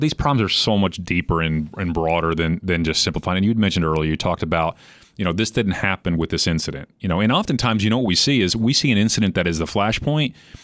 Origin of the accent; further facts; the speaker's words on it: Trenton, New Jersey, United States; Like I grew up in Trenton, New Jersey. And there were racial problems there.